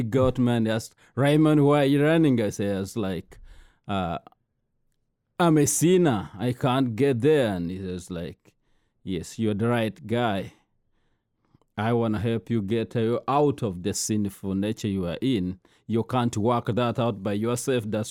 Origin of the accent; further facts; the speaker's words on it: Masindi, Western Region, Uganda; Misindi is located in the midwestern part of Uganda, and Uganda as a country is located in East Africa